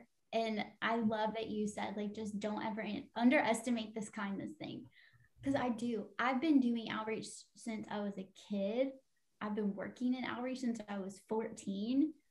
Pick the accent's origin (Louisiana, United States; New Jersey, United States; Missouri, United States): Louisiana, United States; So Rucci is from Louisiana. I'm from Louisiana. Savannah's from Alabama. But me and Savannah live in Louisiana and Rucci lives in Alabama.